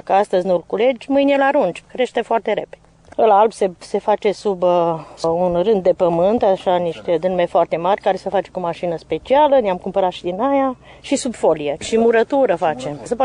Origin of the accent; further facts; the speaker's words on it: Gâlgău, Sălaj County, Romania; și sunt din Gâlgăul Mașului.